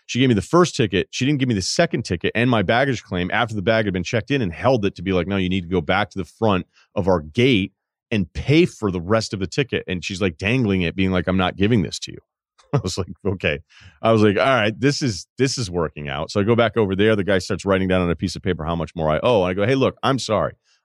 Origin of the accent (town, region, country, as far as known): United States